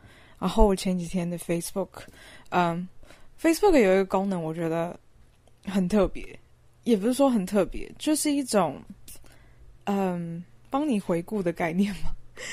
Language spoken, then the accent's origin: Chinese; Taiwan; 我开始想要去用照片或是用照片的方式去叙述我来自的文化，我的台湾这个地方我想拍摄的东西好多好多